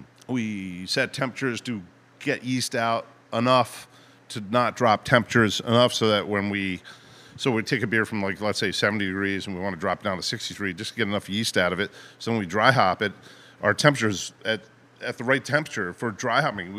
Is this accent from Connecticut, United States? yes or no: yes; Ridgefield, Connecticut, United States; also born or lived in Weston; I grew up in Ridgefield. You know, I started in Weston, Connecticut.